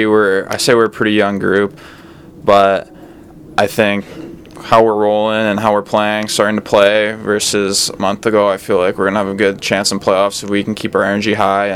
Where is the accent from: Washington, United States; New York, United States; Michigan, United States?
Washington, United States; born there; Yeah, I was born in Washington, but actually both my parents are from Alberta, Canada